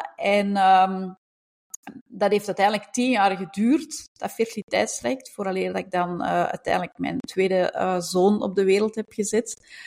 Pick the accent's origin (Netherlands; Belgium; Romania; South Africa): Belgium; Ik kom uit België, dat hoor je ongetwijfeld. Ik woon in Antwerpen.